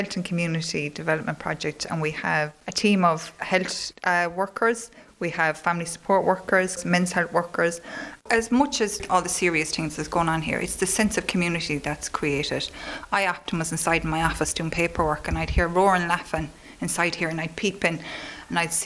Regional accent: Killarney, Munster, Ireland; I grew up in Killarney, and I grew up surrounded by love, I suppose, Brenda, surrounded by a large traveller family, but also my settled neighbours.

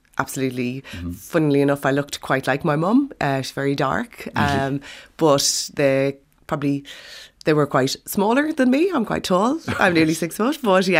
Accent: Dublin, Leinster, Ireland; born there; I was born in Dublin, in Hollow Street.

